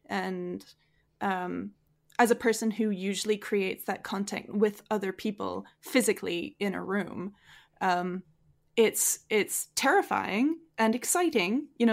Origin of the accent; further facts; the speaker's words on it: Manitoba, Canada; now in Edmonton, Canada; This is just my family who are from southern Manitoba, and so we start to sound like we're from Fargo.